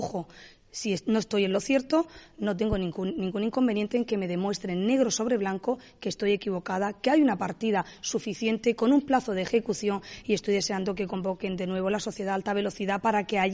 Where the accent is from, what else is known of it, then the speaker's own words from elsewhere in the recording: Cartagena, Region of Murcia, Spain; a mí se me caería la cara de vergüenza siendo cartagenera